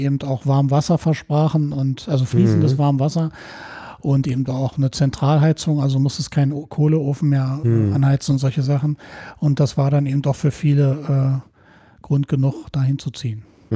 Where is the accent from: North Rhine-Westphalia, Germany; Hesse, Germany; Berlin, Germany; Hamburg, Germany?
Berlin, Germany; born there; Gut, ich bin in Neukölln geboren. Ich habe gewohnt im Märkischen Viertel.